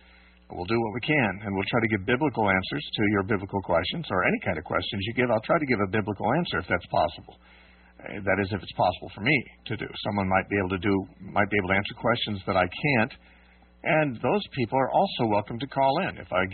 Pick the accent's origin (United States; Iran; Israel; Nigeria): United States; moved away; I've looked into some churches in my hometown in the States